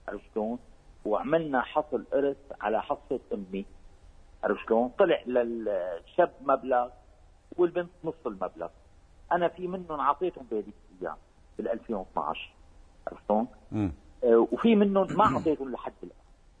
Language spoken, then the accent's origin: Arabic; Syria; now in United Arab Emirates; ظروف سوريا ونحن من سوريا بتعرف، بال 2012 جينا لهون على الإمارات